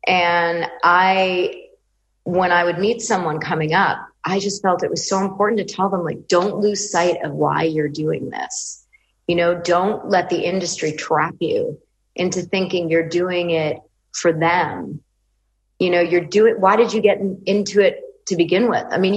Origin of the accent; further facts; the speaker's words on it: Westchester, New York, United States; Okay, well, I was raised in Westchester, New York